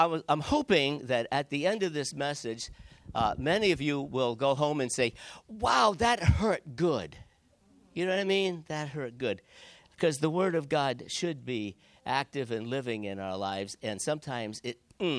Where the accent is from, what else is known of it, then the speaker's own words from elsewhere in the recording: New Bedford, Massachusetts, United States; I was born in the United States, but I'm of a French-Canadian heritage. All my great-grandparents and above came from there. I grew up in a small city of about 100,000 people in New Bedford, Massachusetts.